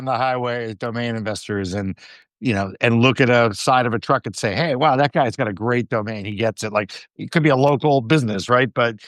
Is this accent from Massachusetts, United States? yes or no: yes; Boston, Massachusetts, United States; I did get a kick out of Luza as a Bostonian here. You know, Luza is a Boston accent, you know, clear pronunciation of that word.